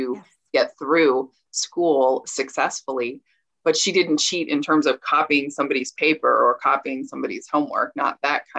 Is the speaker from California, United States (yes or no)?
yes; California, United States; I'm from California and I went to public school